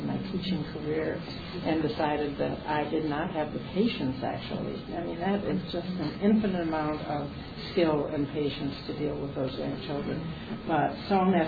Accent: Benson, Minnesota, United States; I grew up in Benson, Minnesota, which has been alluded to by the governor as a very progressive small town out by Wilmer in the western part of the state.

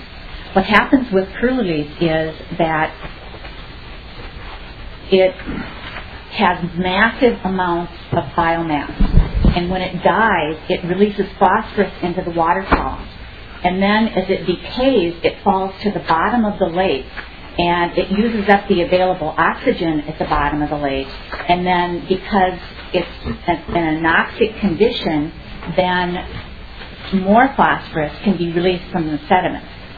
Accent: Minnesota, United States; now in Plymouth, United States; I grew up on Leech Lake and currently live on Medicine Lake in the city of Plymouth in the metro area

